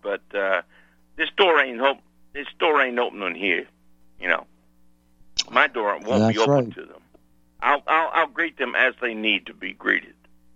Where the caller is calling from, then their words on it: Arkansas, United States; I'm calling from Arkansas